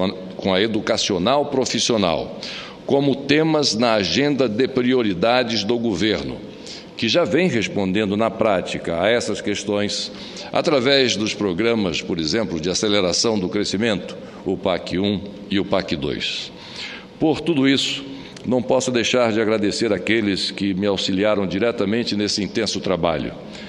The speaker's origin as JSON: {"language": "Portuguese", "region": "Northeast Region", "country": "Brazil", "said": "Foi um privilégio para mim, como homem público e como nordestino, ter podido conhecê-lo pessoalmente"}